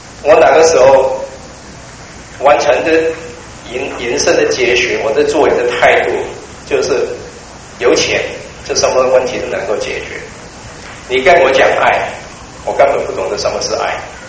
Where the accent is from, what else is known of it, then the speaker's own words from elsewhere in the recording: Hong Kong; first language Cantonese; Chinese is a second language; 因为我是从香港来的，我的国语是一般是广东话讲的，所以我猜是大家在听我讲的时候可能是听一半猜一半。